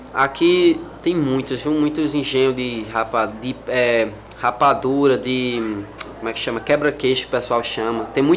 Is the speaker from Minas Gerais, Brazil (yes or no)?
no; Sousa, Paraíba, Brazil; Não, sou daqui da cidade de Sousa mesmo.